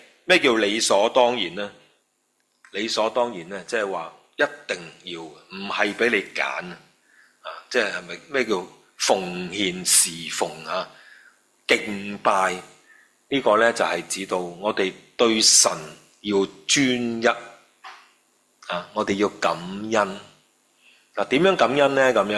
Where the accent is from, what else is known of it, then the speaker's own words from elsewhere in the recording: China; 即係我哋中国人有得意㗎，佢讲说话呢真係好到肉㗎。